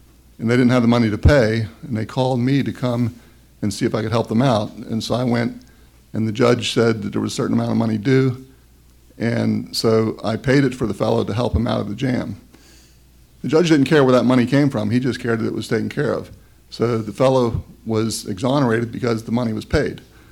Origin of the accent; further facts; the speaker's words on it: Uniontown, Pennsylvania, United States; from Uniontown, Pennsylvania.